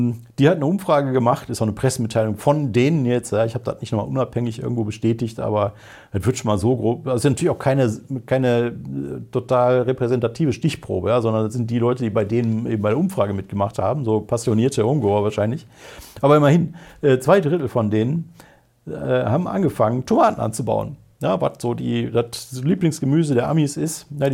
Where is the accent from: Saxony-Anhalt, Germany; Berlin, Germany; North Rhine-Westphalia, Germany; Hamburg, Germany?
North Rhine-Westphalia, Germany; Wuppertal; in Wuppertal, Bergisches Land, wo ich herkomme.